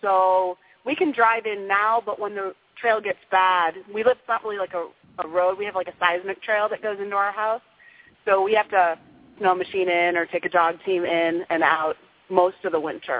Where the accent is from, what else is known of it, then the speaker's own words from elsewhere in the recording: Vermont, United States; Actually, I grew up in Vermont and spent a lot of my time there.